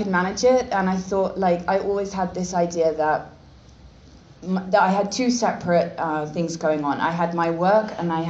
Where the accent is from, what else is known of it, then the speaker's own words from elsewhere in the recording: Reading, South East England, United Kingdom; also born or lived in London; I was at a boarding school in my hometown, which was Reading. I was born in London, but I grew up in Reading